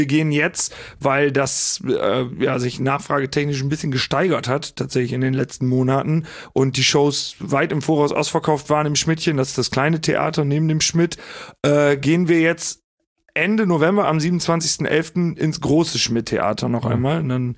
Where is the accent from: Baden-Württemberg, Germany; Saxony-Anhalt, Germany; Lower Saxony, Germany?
Lower Saxony, Germany; Osnabrück; Also ich komme aus Osnabrück oder aus dem Süden von Osnabrück, aus einem kleinen Käffchen.